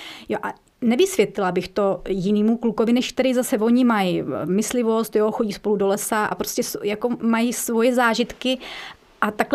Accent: Zlín, Zlín Region, Czechia; now in Prague, Czechia; oba dva jsme ze Zlína, to jsme vůbec netušili.

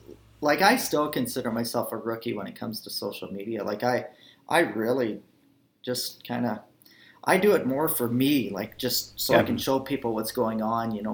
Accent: Alberta, Canada; I mean, I grew up in Alberta, you know. In a lake, sitting on my belly on a plastic bag, you know, throwing eggshells down the hole, trying to see fish.

